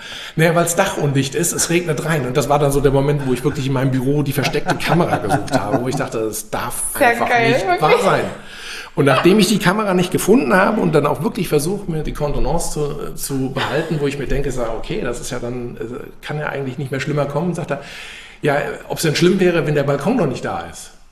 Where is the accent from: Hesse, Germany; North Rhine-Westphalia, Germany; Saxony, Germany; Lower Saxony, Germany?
Hesse, Germany; Wiesbaden; ich bin aus Wiesbaden hier.